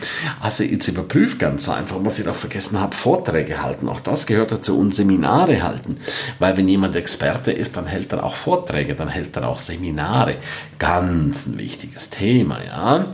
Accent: Graubünden, Switzerland; first language Romansh; German is a second language; wenn ich dann öfters in der Schweiz bin oder auch in meiner Muttersprache spreche, Rätoromanisch, dann passiert es mir schon ab und zu, dass dass dann Hochdeutsch da plötzlich so ein bisschen in den Hintergrund gerät

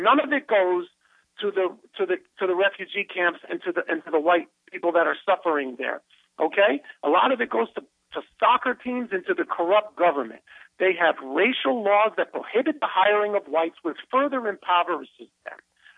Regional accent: United States; But as an American, all I can say is

